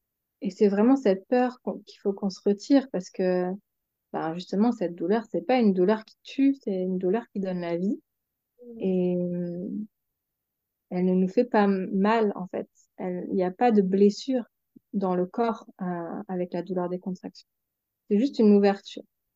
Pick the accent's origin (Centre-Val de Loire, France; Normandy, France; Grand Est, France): Normandy, France; Oui, alors moi, je suis normande